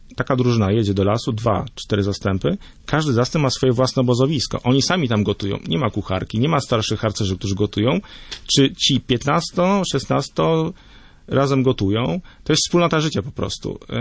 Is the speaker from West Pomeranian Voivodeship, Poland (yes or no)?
no; Nałęczów, Lublin Voivodeship, Poland; ja pochodzę z dosyć niedużej miejscowości, to jest Nałęczów pod Lublinem